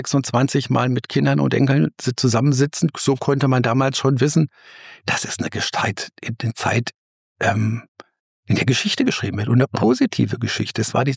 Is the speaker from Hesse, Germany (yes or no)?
yes; Hesse, Germany; dem CDU-Kreisverband Vogelsberg, meiner Heimat